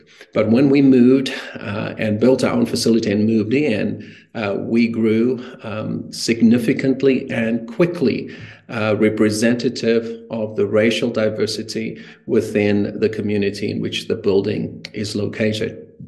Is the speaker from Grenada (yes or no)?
no; Cape Town, Western Cape, South Africa; moved away as an adult; now in Calgary, California, United States; I am originally from South Africa, born and raised in Cape Town, and moved to Canada in 1998.